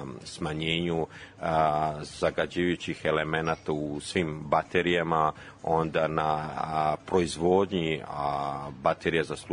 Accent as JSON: {"language": "Serbian", "town": "Smederevo", "region": "Šumadija and Western Serbia", "country": "Serbia", "tie": "born or raised there", "also_born_or_lived": "Selevac", "said": "Ja sam rođen u Selevcu, odrastao u Smederevu i u Smederevu sam igrao odbojku."}